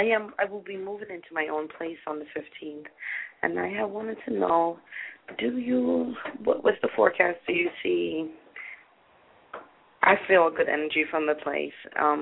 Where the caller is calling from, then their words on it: Brooklyn, New York, United States; I'm calling in from Brooklyn.